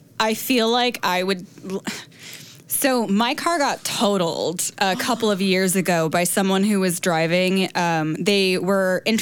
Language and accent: English; Los Angeles, California, United States; I am born and raised in Los Angeles, so I cannot even comprehend what you're talking about.